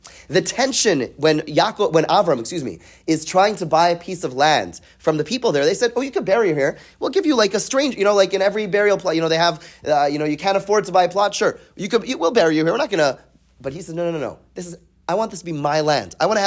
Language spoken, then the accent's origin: English; Canada; born there; Born in Canada, like myself, I'm Canadian, right?